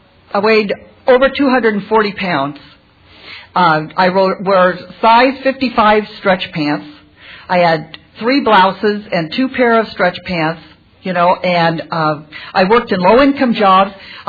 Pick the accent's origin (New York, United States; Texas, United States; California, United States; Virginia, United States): California, United States; I'm from the San Fernando Valley, and I'm a compulsive overeater.